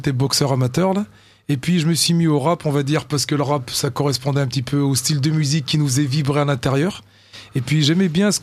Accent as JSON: {"language": "French", "town": "Clermont-Ferrand", "region": "Auvergne-Rhône-Alpes", "country": "France", "tie": "born there", "accent": "Auvergnat", "said": "On est nés à Clermont-Ferrand."}